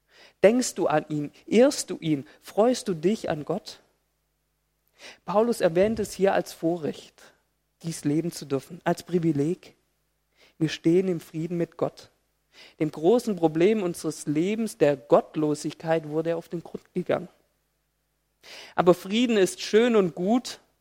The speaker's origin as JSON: {"language": "German", "town": "Filderstadt", "region": "Baden-Württemberg", "country": "Germany", "said": "ich komme aus Filderstadt-Zilming."}